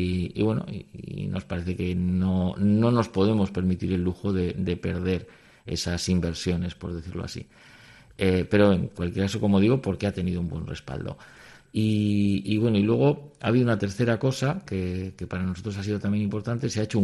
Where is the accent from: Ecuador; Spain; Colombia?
Spain; Bilbao, Basque Country; En esto somos muy bilbaínos.